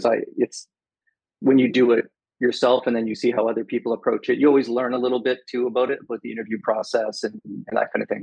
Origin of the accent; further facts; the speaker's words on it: Halifax, Nova Scotia, Canada; And so I grew up in Halifax, went to Dalhousie University